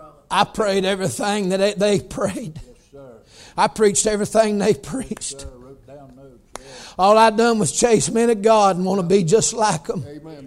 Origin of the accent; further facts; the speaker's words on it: the South, United States; but I'm from the South. You don't tell us don't do stuff.